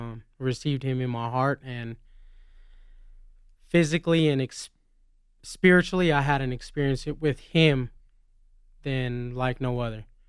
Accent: Denver, Colorado, United States; born there; Well, I was born in Denver, in the Five Points area of the east side.

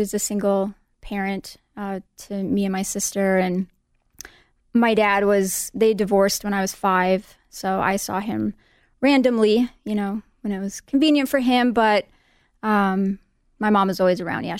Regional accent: Colorado, United States; also born or lived in Minnesota, United States; Well, I was born in Minnesota. I've been in Colorado for 23 years. So pretty much grew up here, lived in Lakewood, Commerce City, and everywhere in between.

